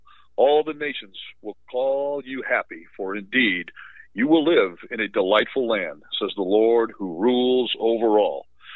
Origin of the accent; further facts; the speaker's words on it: Orlando, Florida, United States; As Dr. Gentry said … I'm from Orlando, Florida.